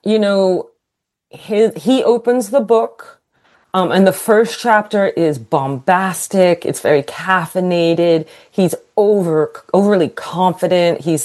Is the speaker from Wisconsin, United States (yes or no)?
no; Greenwich, Connecticut, United States; So this was a trend I saw myself growing up in Greenwich, Connecticut.